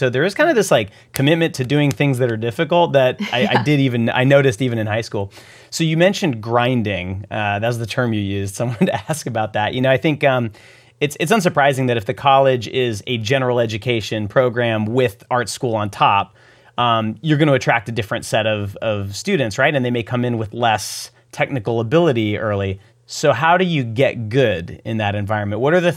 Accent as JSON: {"language": "English", "town": "Fort Worth", "region": "Texas", "country": "United States", "tie": "born or raised there", "said": "I grew up in Texas, and there weren't like a ton of Mormons in my town in Fort Worth"}